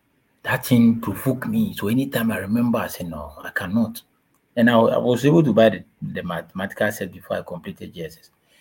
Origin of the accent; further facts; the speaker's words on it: Volta, Ghana; born there; I was born somewhere in the Volta region. In fact, my village, I always said, cannot be found on the map.